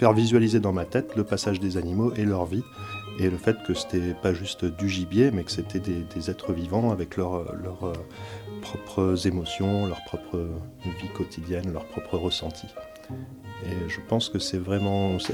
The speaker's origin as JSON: {"language": "French", "region": "Provence-Alpes-Côte d'Azur", "country": "France", "said": "Moi, je viens de Provence. J'étais pas mal dans les Alpes et sur le bassin méditerranéen."}